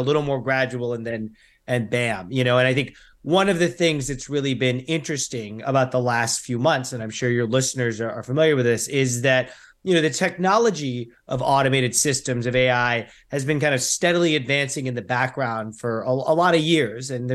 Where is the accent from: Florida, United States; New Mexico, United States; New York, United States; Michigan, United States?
New Mexico, United States; Look, I grew up in New Mexico